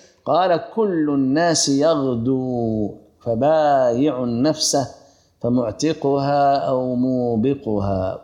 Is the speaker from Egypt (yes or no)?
yes; Egypt; الكوع ليس المرفق كما هو شائع عندنا في مصر